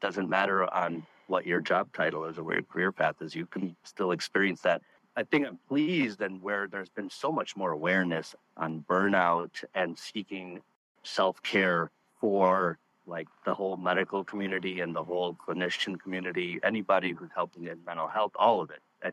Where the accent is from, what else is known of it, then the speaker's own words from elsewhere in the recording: United States; I had to go through some trials and tribulations being a minority growing up in the States.